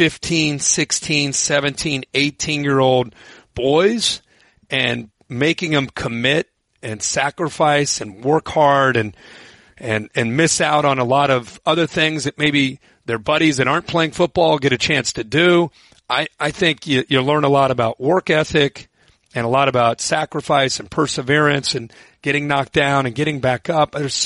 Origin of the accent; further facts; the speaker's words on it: Ohio, United States; I just growing up in Ohio, it's kind of part of your way you're raised.